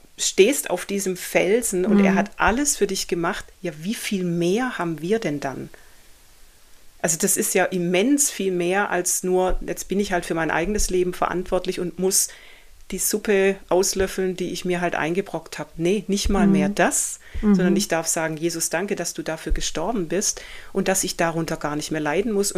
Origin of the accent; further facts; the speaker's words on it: Germany; Und ich finde es auch für uns als Deutsche, mir ist es mal sehr bewusst geworden